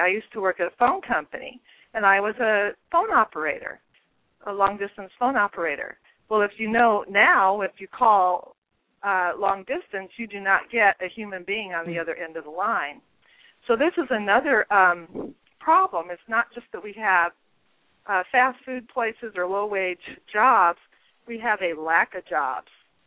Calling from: Illinois, United States; I live in Southern Illinois.

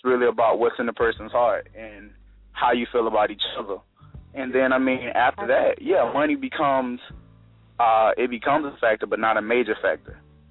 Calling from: Myrtle Beach, South Carolina, United States; I'm calling from Myrtle Beach.

